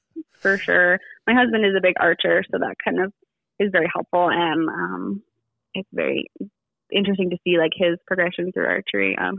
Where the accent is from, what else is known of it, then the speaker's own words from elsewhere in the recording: British Columbia, Canada; so I'm not from a hunting family. I'm kind of hunting adjacent. I grew up in the Okanagan.